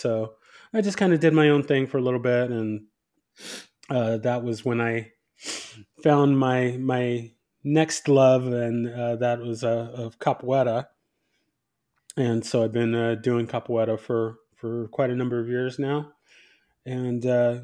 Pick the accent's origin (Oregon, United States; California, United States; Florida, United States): California, United States; San Diego; now in Dallas, United States; I'm now in the Dallas, Texas area. I'm originally from the Southern California, San Diego area.